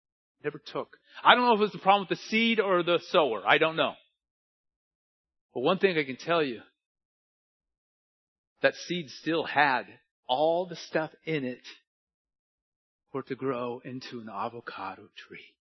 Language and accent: English; California, United States; My mother used to take avocado. I'm from California.